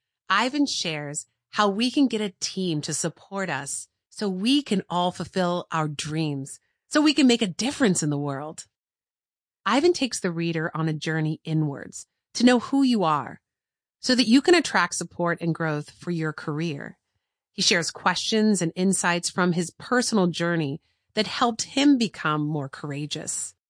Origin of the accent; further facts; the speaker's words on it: United States; the family I grew up with in the United States.